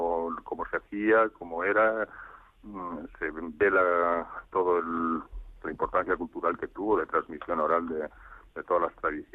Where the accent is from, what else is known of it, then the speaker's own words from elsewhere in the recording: Blancas, Aragon, Spain; mi pueblo Blancas y el azafrán en Teruel siempre se ha cultivado en las zonas más duras